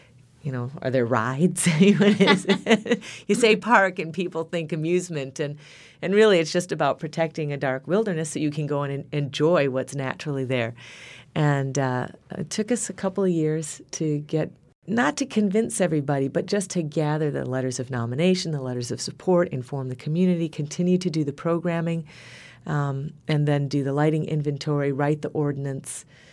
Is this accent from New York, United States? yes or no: no; Michigan, United States; I'm from Michigan, have lived here all my life. I moved to northern Michigan about 10 years ago.